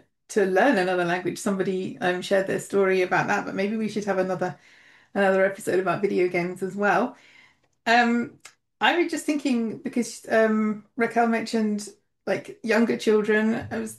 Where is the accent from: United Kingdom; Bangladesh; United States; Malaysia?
United Kingdom; England; As an English person isn't going to argue, my Portuguese is better than